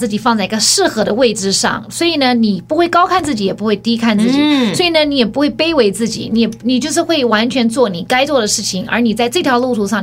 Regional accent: United States; 因为他们是台湾长大的，可是我又是美国长大的

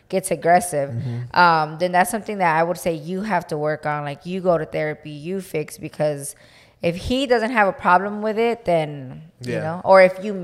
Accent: Tampa, Florida, United States; I feel like growing up in West Tampa, it's an old neighborhood full of a lot of big old trees outside.

